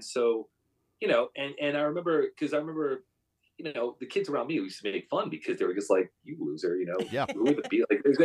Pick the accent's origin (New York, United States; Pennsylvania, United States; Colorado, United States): New York, United States; I was in Florida. I grew up in New York, and I was in Florida in college